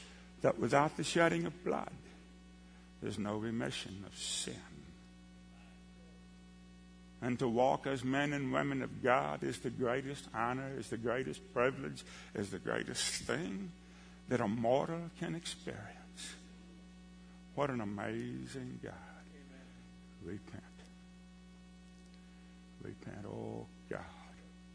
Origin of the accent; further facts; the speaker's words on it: Newton, Texas, United States; I said, "Listen, where I'm from, gravy is a beverage, you hear? That's where I'm from. I'm from Newton, Texas."